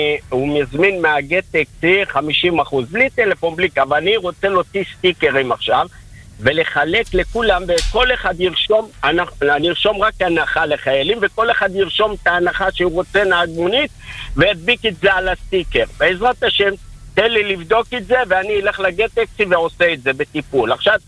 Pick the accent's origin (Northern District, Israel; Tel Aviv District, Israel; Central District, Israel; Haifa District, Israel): Tel Aviv District, Israel; Or Yehuda; כרגע, אני מאור יהודה, אבל אני כרגע נמצא בלוד.